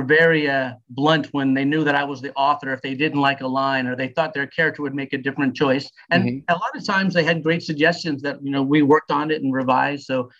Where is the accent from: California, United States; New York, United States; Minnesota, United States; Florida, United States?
Florida, United States; also born or lived in New Jersey; I was born in New Jersey, but I'm 55 and I've been in Florida for like 53 years.